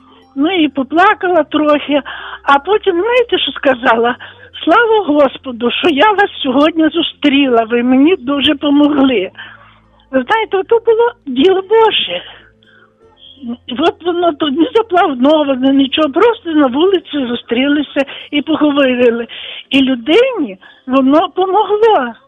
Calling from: Volyn Oblast, Ukraine; я з Волині.

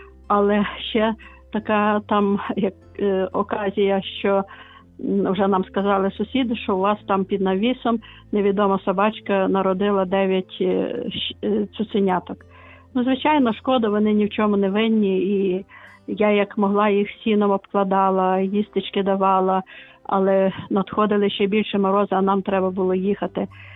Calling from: Lviv, Lviv Oblast, Ukraine; Я зі Львова.

